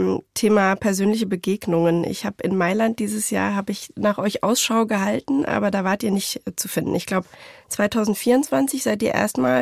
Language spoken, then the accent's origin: German; Frankfurt, Hesse, Germany; Unter anderem ganz frisch hat einer in Frankfurt eröffnet, hier in meiner Heimatstadt.